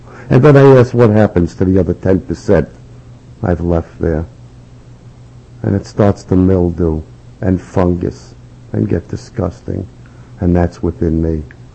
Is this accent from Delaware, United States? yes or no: no; Brooklyn, New York, United States; now in Staten Island, United States; since I'm from Brooklyn, and I've been transplanted to Staten Island, I found that we have the Tibetan Museum there.